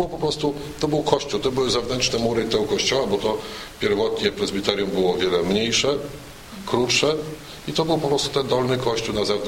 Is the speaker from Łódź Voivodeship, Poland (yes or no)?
no; Legnica, Lower Silesian Voivodeship, Poland; chociaż ja jestem z Legnicy. No, tam się urodziłem, tam chodziłem do szkoły, byłem chrzczony, byłem święcony, także jestem stamtąd